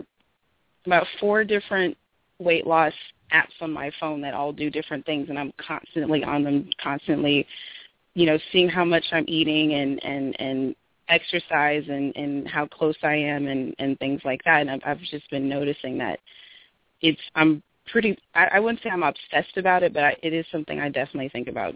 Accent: Queens, New York, United States; I'm from Queens.

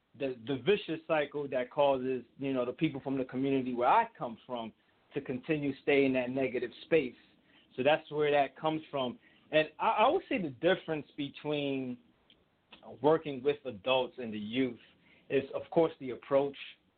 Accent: Paterson, New Jersey, United States; because of my own experience being a troubled youth growing up in Patterson, getting in trouble, stealing cars, selling drugs.

